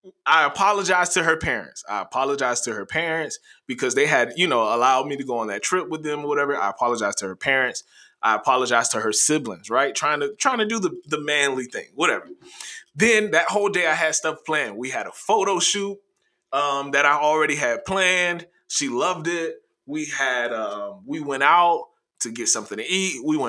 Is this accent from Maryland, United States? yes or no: no; Savannah, Georgia, United States; man. I'm from Savannah.